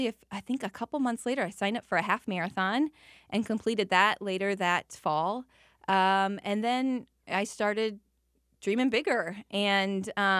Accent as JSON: {"language": "English", "town": "Algona", "region": "Iowa", "country": "United States", "tie": "born or raised there", "said": "it was in my hometown. I went to high school in Algona, Iowa"}